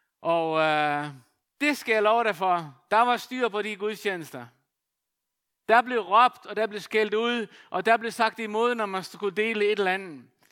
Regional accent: Faroe Islands; min egen baggrund, det jeg kommer fra, altså født og opvokset på Færøerne

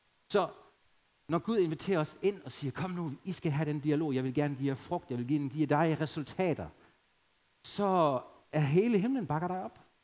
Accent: Germany; Danish is a second language; now in Denmark; dengang jeg voksede op i Harzen, der havde vi meget skov.

